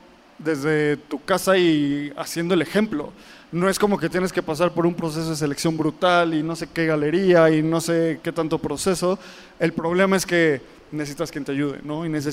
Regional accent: Mexico; Nosotros como mexicanos

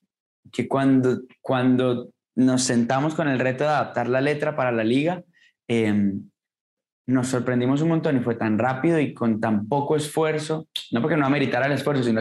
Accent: Colombia; pero como colombiano y como persona que estaba ansiosa por volver a celebrar en colectividad

